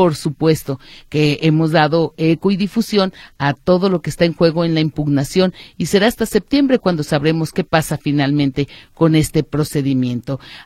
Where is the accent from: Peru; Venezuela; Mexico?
Mexico; somos muchos mexicanos los que estamos viviendo aquí